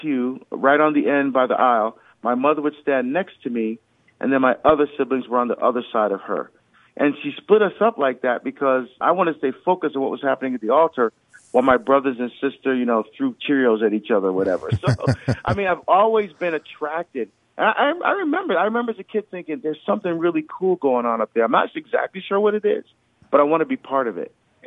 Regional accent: New Jersey, United States; moved away as an adult; I grew up in New Jersey. I left Jersey, went to Oregon.

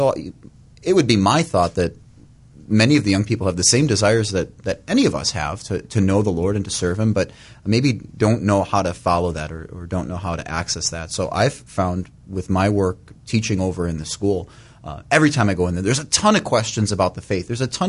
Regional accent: Parma, Ohio, United States; I grew up in Parma at St. Charles Parish.

